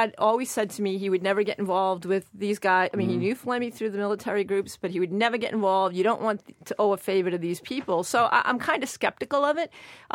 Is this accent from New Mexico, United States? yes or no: no; Boston, Massachusetts, United States; Well, I grew up in Savin Hill in Dorchester, right next to South Boston.